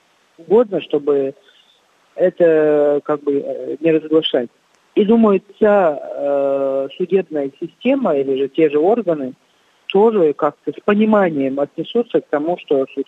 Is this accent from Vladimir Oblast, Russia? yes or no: no; Chechnya, Russia; я чеченка, я живу в этом обществе и выросла именно на этих традициях.